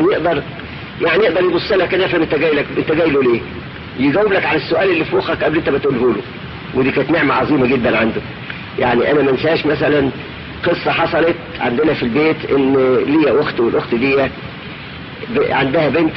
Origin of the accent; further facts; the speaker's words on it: Mansoura, Dakahlia, Egypt; فمثلا جاء عندنا في المنصورة كانت زيارة مفرحة جدا جدا